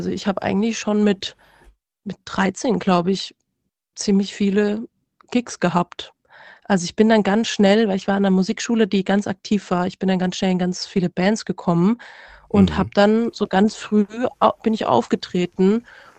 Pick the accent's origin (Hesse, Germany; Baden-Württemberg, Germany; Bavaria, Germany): Baden-Württemberg, Germany; Bretten; Ich komme aus Bretten. Ich weiß nicht, ob Sie das kennen.